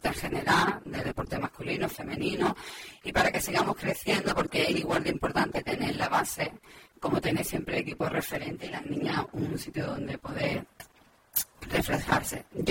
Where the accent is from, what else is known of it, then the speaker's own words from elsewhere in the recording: Málaga, Andalusia, Spain; Y yo como malagueña me siento muy orgullosa de representar a Málaga y Andalucía por España.